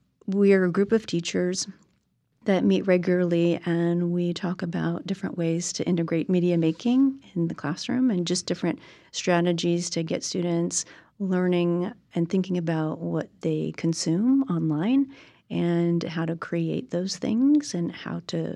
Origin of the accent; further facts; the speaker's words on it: Illinois, United States; So I grew up in Illinois, and I had teachers around me.